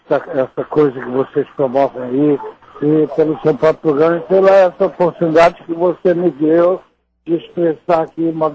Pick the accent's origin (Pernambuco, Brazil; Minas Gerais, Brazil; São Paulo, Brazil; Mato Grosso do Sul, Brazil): Minas Gerais, Brazil; Belo Horizonte; born there; eu nasci em Belo Horizonte